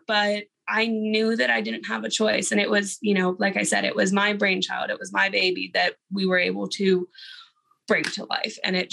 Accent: Houston, Texas, United States; also born or lived in Austin; I am 21 years old. I'm from Austin, Texas, born and raised in Houston.

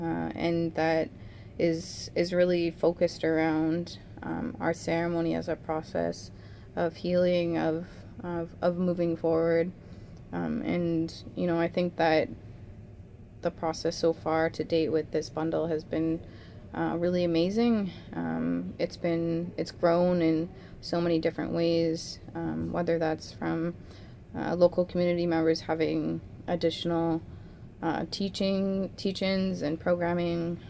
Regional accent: Lac Saina, Alberta, Canada; I'm from Lac Saina in Alberta

